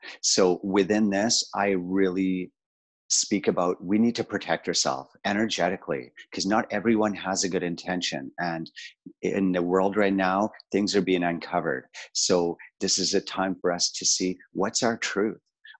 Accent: South Africa; So I'm from South Africa. I grew up under apartheid.

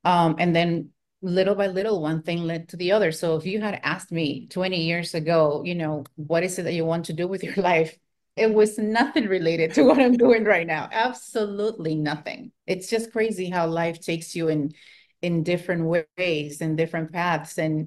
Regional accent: Lima, Peru; now in United States; I was born and raised in Peru, in Lima, Peru, and moved to America with my family in the year 2000.

